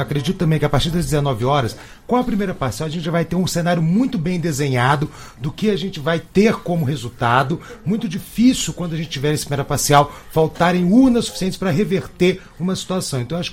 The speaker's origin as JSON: {"language": "Portuguese", "region": "Federal District", "country": "Brazil", "said": "para nós que somos aqui do Distrito Federal, uma surpresa muito grande."}